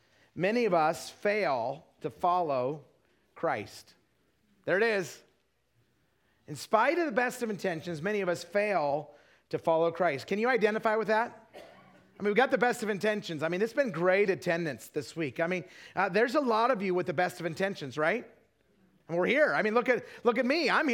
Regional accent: Idaho, United States; I grew up in Idaho, but then I went to a Bible college up in Wisconsin.

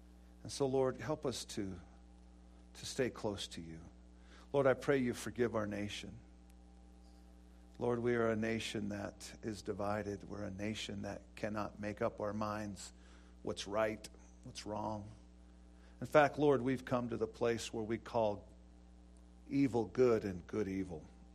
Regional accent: Montana, United States; Fort Benton lies on the Missouri River, just about, 60, 70 miles from my hometown.

